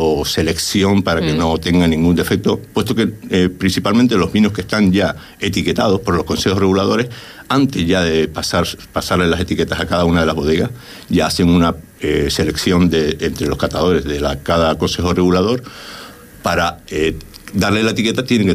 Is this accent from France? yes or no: no; Canary Islands, Spain; now in Fuerteventura, Spain; Fuerteventura, que vivo aquí hace ya 10 años, es como mi segunda tierra y me siento majorero, aunque no sea de aquí, sea de Tenerife